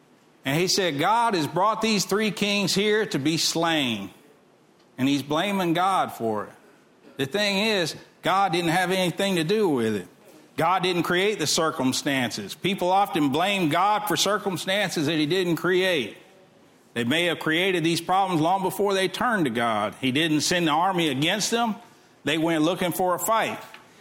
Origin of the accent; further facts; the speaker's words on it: Texas City, Texas, United States; I grew up in Texas City. I learned not to drink the water.